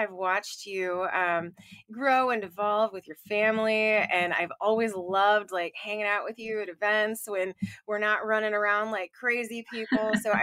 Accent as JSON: {"language": "English", "town": "St. Louis", "region": "Missouri", "country": "United States", "said": "so I'm originally from St. Louis."}